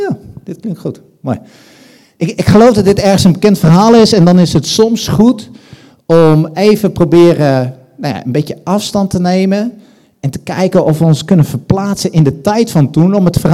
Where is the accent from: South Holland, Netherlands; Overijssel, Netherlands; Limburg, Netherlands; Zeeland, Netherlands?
Overijssel, Netherlands; Zwolle; Ik kom uit Zwolle, dus praktisch om de hoek.